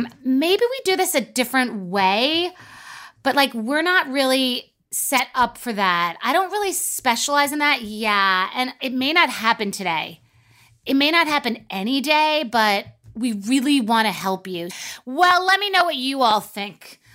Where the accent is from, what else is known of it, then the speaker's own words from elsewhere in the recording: New York, United States; I was aware of you because I'm from New York